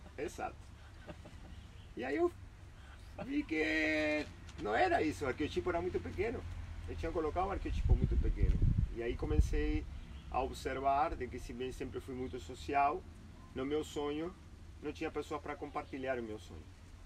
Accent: Uruguay; moved away as an adult; also born or lived in Santa Catarina; now in Salvador, Brazil; Eu sou uruguaio, saí com 22 anos de lá para morar na praia.

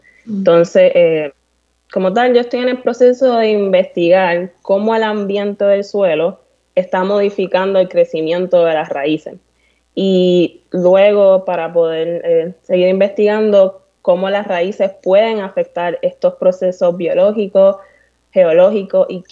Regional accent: Bayamón, Puerto Rico; soy una boricua de Bayamón.

